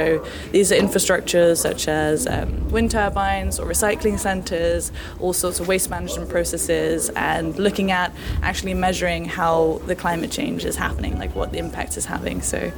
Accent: Iceland; And I'm from Iceland.

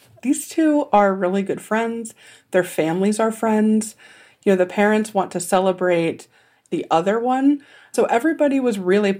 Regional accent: Indiana, United States; different from where I grew up in Indiana, where you have schools versus schools.

